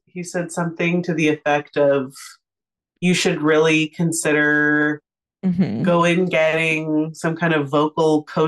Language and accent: English; Southwest, United States; Summer and I are from the Southwest.